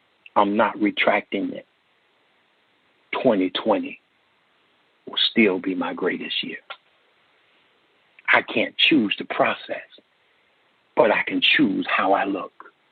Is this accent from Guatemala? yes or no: no; Gainesville, Florida, United States; Gainesville, Florida, my hometown.